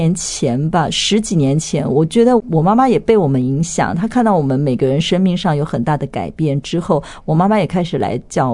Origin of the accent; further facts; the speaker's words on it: Taiwan; first language Mandarin Chinese; moved away as an adult; now in South Korea; 因为我从小在台湾长大嘛，然后在这边读书，然后也在这边工作，然后我是后来才因为结婚的关系，所以嫁到韩国去，所以国语应该是我的母语吧